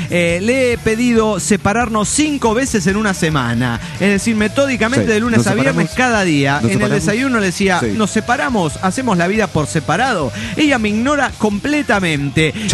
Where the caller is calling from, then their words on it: Coatzacoalcos, Veracruz, Mexico; de Coatzacoacos, Veracruz, México.